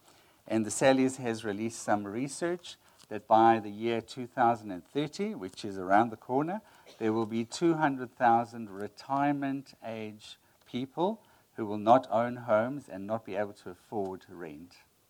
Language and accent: English; Italy; because obviously I'm from Italy, so I asked a lot of questions.